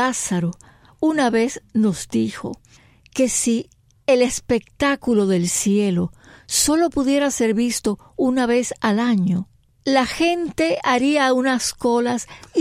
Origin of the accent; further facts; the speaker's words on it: Holguín, Cuba; yo nací y crecí en Holguín